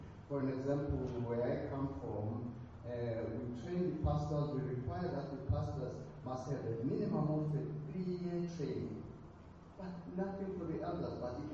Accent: Eswatini; I'm from Eswatini, for example, and it's a small country with about 1.2 million people.

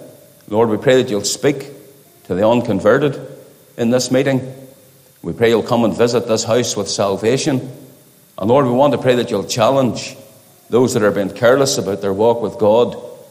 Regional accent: Northern Ireland, United Kingdom; I was brought up in County Down, between the towns of Saintfield and Carriduff, out there in a rural area. The area is known as the Ockley Hill. Our family were Presbyterians.

